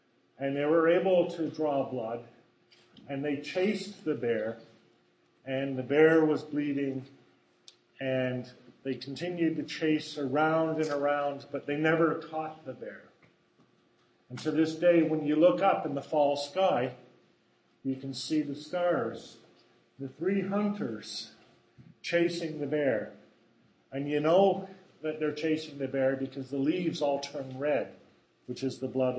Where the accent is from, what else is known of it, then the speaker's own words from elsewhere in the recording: Canada; born there; First Nations people who lived near where I was born in Canada, the Iroquois people.